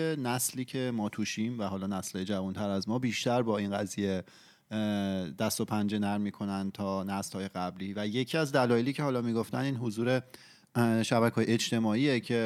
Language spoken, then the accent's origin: Persian; Iran; ماهایی که توی ایران بزرگ شدیم